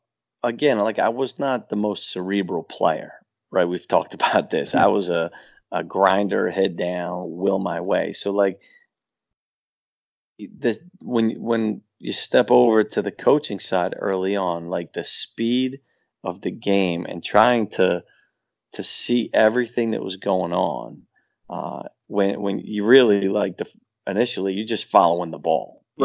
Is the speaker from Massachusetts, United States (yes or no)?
yes; Massachusetts, United States; I was from Massachusetts, you know, like, I didn't grow up in Philly.